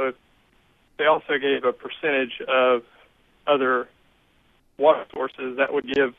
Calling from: Gonzales, Texas, United States; Well, I'm calling from Gonzales, Texas

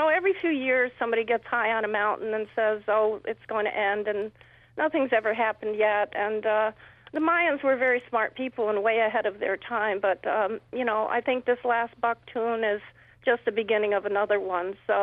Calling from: Bleecker, New York, United States; I'm calling from Bleecker, New York, near Gloversville.

